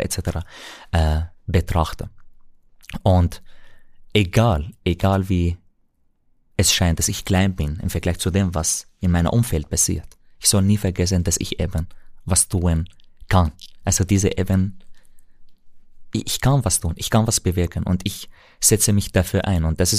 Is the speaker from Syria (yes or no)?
yes; Damascus, Syria; now in Austria; Aber ich bin in Syrien, in Damaskus geboren und aufgewachsen.